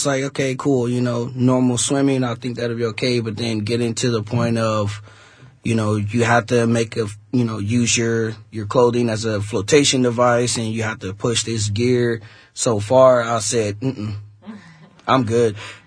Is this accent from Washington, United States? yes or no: no; Detroit, Michigan, United States; I'm from Detroit, Michigan.